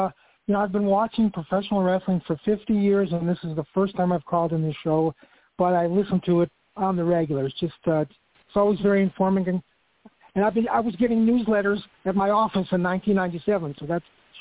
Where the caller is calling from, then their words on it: Cleveland, Ohio, United States; I'm calling from Cleveland, Ohio.